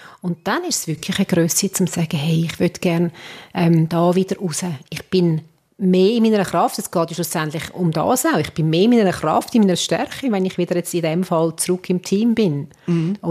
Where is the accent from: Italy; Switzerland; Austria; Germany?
Switzerland; wir Schweizer